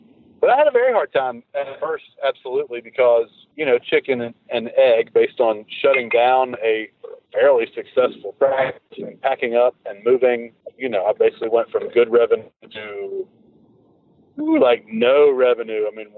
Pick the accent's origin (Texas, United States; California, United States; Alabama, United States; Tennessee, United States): Tennessee, United States; Nashville; The move back, of course, I grew up in Nashville, and my family was here